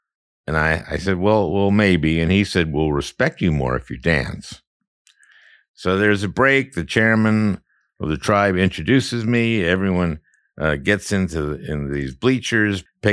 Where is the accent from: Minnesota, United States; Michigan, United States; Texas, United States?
Minnesota, United States; including one in my home state of Minnesota